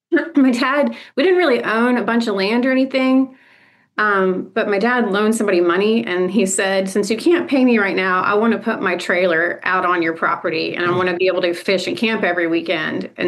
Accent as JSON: {"language": "English", "town": "Lake Wales", "region": "Florida", "country": "United States", "tie": "born or raised there", "said": "we had to come back to Lake Wales when I was like 4 or 5. So I grew up in Polk County."}